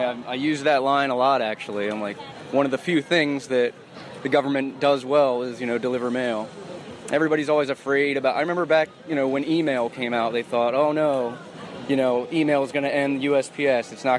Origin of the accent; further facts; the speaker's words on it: Baltimore, Maryland, United States; from Baltimore, Maryland also.